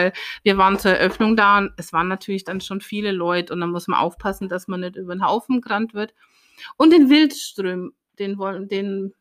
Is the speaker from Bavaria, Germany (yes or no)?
yes; Bavaria, Germany; das ist so die halbe Strecke zu meiner alten Heimat in die Oberpfalz.